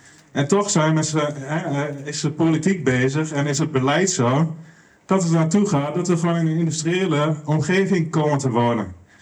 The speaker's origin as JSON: {"language": "Dutch", "town": "Hellendoorn", "region": "Overijssel", "country": "Netherlands", "tie": "born there", "said": "Ik ben geboren in Hellendoorn."}